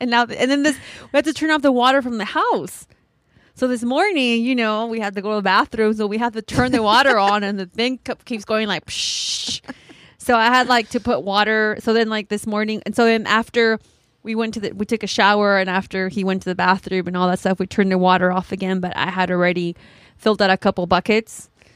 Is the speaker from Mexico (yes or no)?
yes; Oaxaca, Mexico; we grew up in Oaxaca, we used to visit our abuelita.